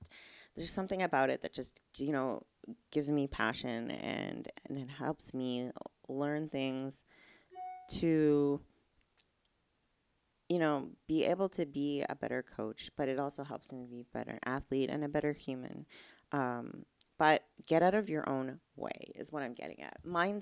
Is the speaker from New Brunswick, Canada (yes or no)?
yes; Plaster Rock, New Brunswick, Canada; And a lot of that happens in my hometown, Plaster Rock. Shout out Plaster Rock, New Brunswick. Is that you grow up and you never leave. You work at the Irving, you work in the woods, you plant trees.